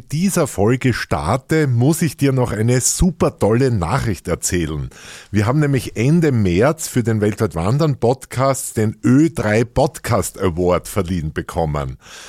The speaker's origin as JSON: {"language": "German", "town": "Graz", "region": "Styria", "country": "Austria", "tie": "born there", "said": "Ich wurde 1964 in Graz geboren."}